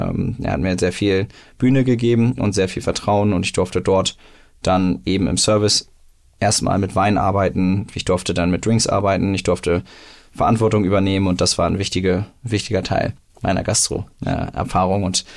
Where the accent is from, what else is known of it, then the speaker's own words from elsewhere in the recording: Lower Saxony, Germany; born there; also born or lived in Mexico; Mein Papa ist Hamburger. Ich bin in Niedersachsen geboren. Mein Vorname ist Hebräisch und mein Nachname ist polnisch.